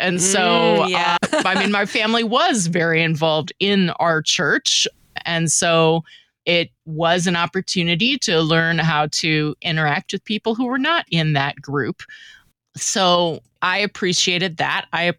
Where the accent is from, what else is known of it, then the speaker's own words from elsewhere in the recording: Little Rock, Arkansas, United States; also born or lived in New Orleans; When I was growing up in Little Rock, I don't know, maybe there was a Lutheran school, maybe not, but Little Rock, Arkansas is not a hotbed of Lutherans. Then we moved to New Orleans, even fewer Lutherans.